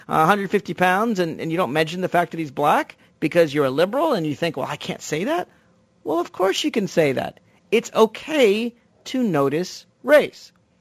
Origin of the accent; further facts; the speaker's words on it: Nashville, Tennessee, United States; now in Washington, D.C., United States; Now, I'm from Nashville, Tennessee, and this is this kind of country rock